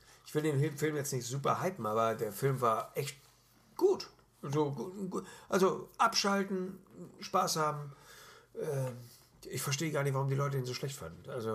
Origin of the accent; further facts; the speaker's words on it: Hamburg, Germany; Ich bin Hamburger